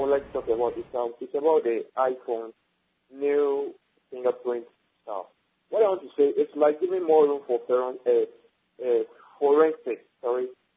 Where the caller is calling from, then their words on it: Ho, Volta, Ghana; Yeah, I'm in Ho, the Volta region.